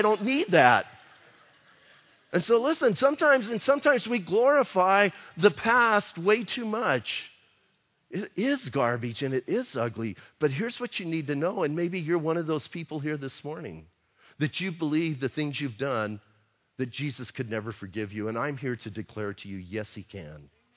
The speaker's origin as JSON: {"language": "English", "town": "Bisbee", "region": "Arizona", "country": "United States", "tie": "born or raised there", "said": "Listen, I know I grew up in Bisbee, but I grew up in Bisbee during the mining times."}